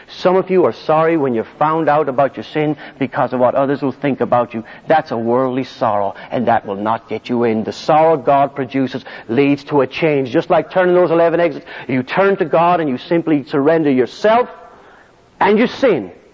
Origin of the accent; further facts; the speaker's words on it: Ireland; When I was a kid growing up in Ireland, we used to play soccer in the playground